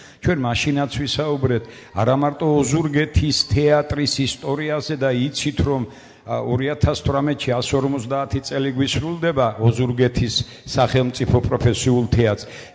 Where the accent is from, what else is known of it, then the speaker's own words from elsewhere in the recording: Chokhatauri, Guria, Georgia; ეს კიდევ ერთხელ აფიქსირებს, რომ ჩოხატაური ეს არის ჩემი და ჩვენი მშობლიური კუთხე.